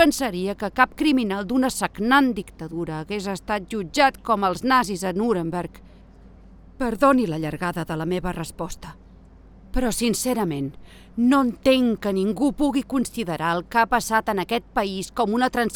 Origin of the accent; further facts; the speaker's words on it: England, United Kingdom; Només puc imaginar-me, com a anglesa, com a catòlica, què pensaria un ciutadà anglès normal si el nou monarca del seu país l'hagués designat i educat un dictador aliat de Hitler.